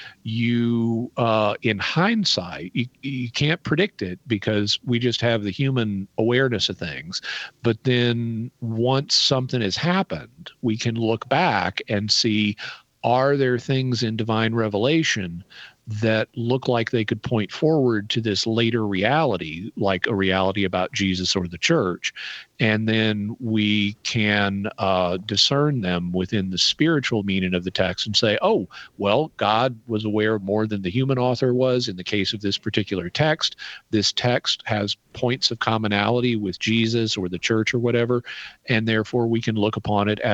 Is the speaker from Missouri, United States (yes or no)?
no; Fayetteville, Arkansas, United States; I'm not actually from Oceanside. I'm from Fayetteville, Arkansas.